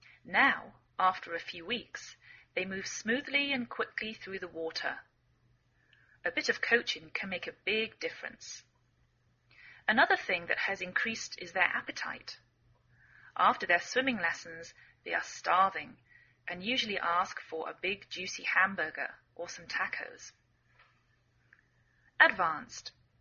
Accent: England, United Kingdom; now in United States

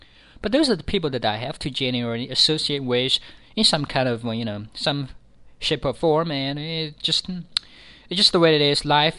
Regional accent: Iraq; I'm not a Chinese. I'm from Iraq. You know, I'm an Iraqi. I'm an Arab. I speak Arabic.

